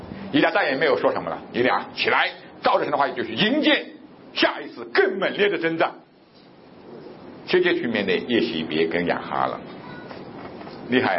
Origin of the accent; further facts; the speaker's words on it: Guangdong, China; 在我们广东那边呢，阴凉底下跟太阳底下没有区别很大，反正很热，空气都是热的